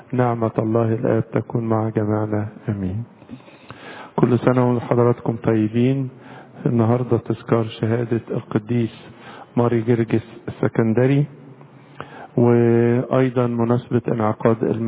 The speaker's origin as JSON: {"language": "Arabic", "country": "Egypt", "said": "بالنسبة لنا كمصريين"}